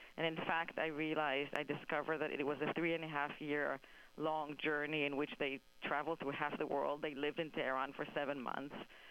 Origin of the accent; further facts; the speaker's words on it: Israel; I was born and raised in Israel.